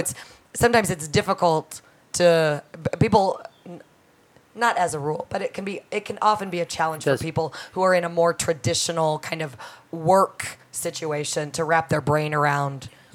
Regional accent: Livermore, California, United States; Livermore, California.

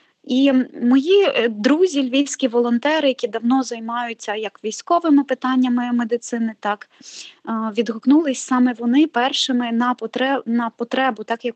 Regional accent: Kherson Oblast, Ukraine; я родом з Херсонської області, моя родина, моя мама, моя бабуся не залишились на Херсонщині

